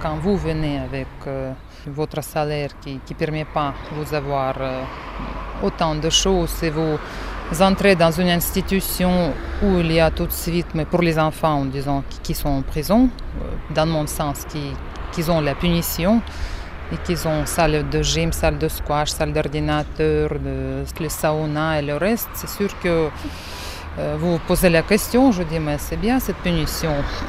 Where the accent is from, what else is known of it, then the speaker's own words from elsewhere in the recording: Siberia, Russia; Mais bon, c'est le choc parce que je viens aussi de Sibérie en disant qu'on n'avait pas tout ça.